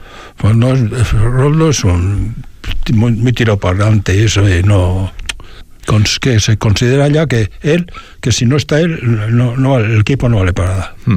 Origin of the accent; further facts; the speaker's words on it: Guernica, Basque Country, Spain; Porque soy de Guernica y al final tira.